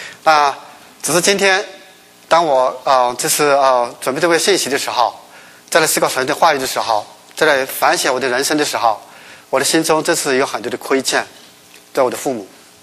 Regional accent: China; 但是作为中国人知道我们不大善于表达

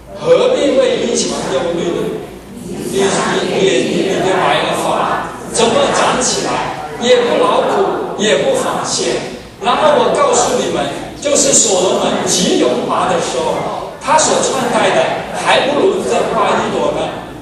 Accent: China; 我们中国人最懂这个道理

